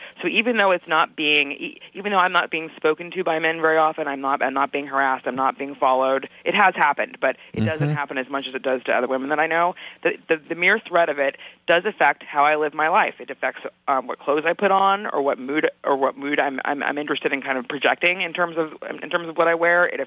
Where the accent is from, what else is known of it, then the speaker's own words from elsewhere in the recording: West Coast, United States; I'm on the West Coast right now. I'm from the West Coast.